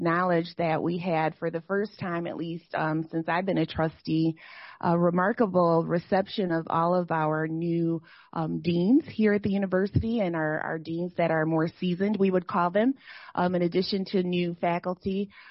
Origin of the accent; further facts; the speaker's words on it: Muskegon, Michigan, United States; I especially was thrilled when our tour came to Muskegon, and I actually got to host a rece